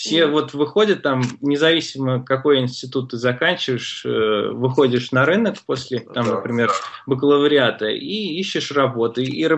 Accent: Orekhovo-Zuyevo, Moscow Oblast, Russia; ну, я из Подмосковья, там есть такое Орехово-Зуево.

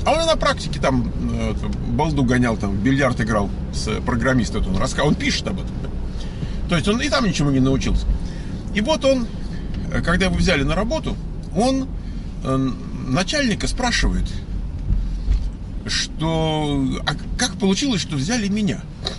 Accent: Russia; я вот тут россиянин, живу в Калуге, собственно, мне нравится здесь

